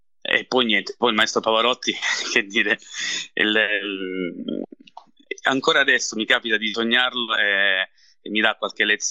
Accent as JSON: {"language": "Italian", "region": "Sicily", "country": "Italy", "said": "Forse essendo siciliano sento questo, mi sento veramente a casa."}